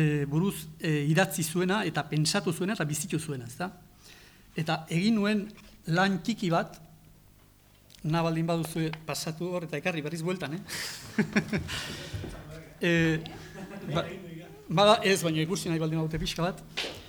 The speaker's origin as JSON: {"language": "Basque", "town": "Goizueta", "region": "Navarre", "country": "Spain", "tie": "born or raised there", "said": "Goizuetan sortua naiz"}